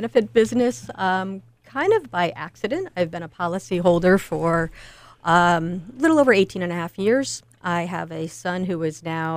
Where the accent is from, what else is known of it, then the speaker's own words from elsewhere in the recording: East Lyme, Connecticut, United States; now in East Haddam, United States; we grew up in East Lyme. I moved to Tennessee for about 6 months, came back to Connecticut, and been here ever since.